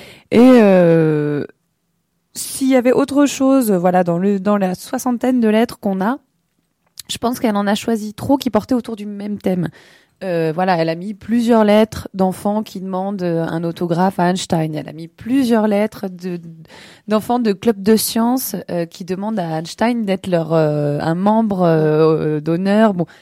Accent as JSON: {"language": "French", "country": "France", "said": "nous on est français"}